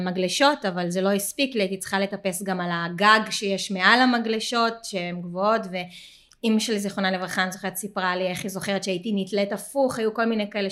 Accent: Tel Aviv, Tel Aviv District, Israel; גדלתי בתל אביב. נולדתי וגדלתי בתל אביב, והייתי בבדור תקופה.

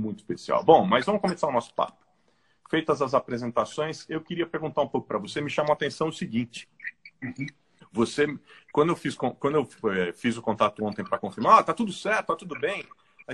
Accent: São Paulo, Brazil; O Thiago, como eu, é paulistano da Gema

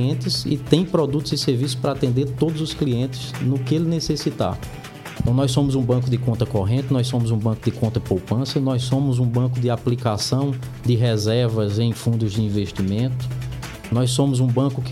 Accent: Paraíba, Brazil; retornar à minha terra natal, à minha amada Paraíba, como superintendente do estado.

